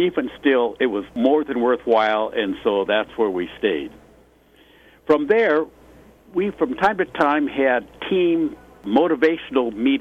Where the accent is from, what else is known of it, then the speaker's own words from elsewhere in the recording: Spokane, Washington, United States; also born or lived in San Clemente / San Diego; now in Seattle, United States; even though I live in Seattle, I was raised in Spokane, but I went to high school in San Clemente.